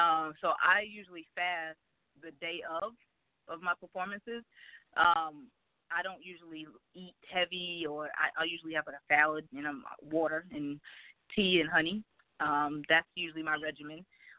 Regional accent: Charlotte, North Carolina, United States; also born or lived in Boston, United States; Well, I mean, Charlotte's definitely my home. I grew up here. I went to high school here. So my mom moved us down h

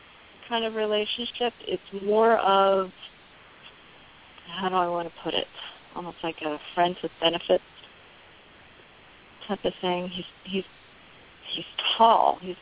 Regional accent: New York, United States; now in Florida, United States; Now, well, I'm in Florida, but by way of New York.

